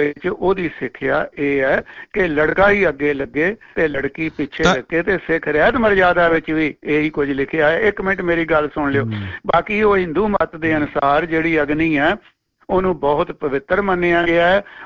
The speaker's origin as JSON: {"language": "Punjabi", "region": "Punjab", "country": "India", "tie": "born or raised there", "said": "ਮਾਲਵੇ ਦੇ ਵਿੱਚ ਮੈਂ ਵੀ ਬਚਪਨ ਚ ਸੁਣਿਆ ਸੀਗਾ"}